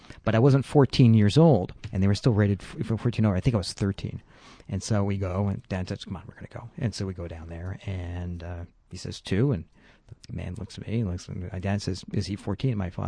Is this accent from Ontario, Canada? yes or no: no; Quebec, Canada; I grew up in Quebec